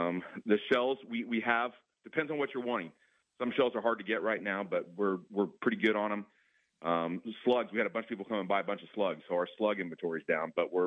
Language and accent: English; Kansas, United States; And man, I'm a little jealous because I grew up in Kansas, so my experience was I shot a lot of quail growing up as a kid.